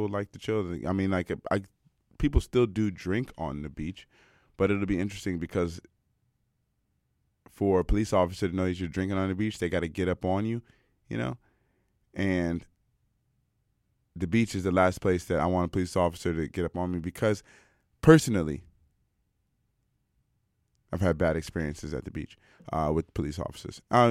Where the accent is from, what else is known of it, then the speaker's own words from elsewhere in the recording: United States; or even I'm from the States.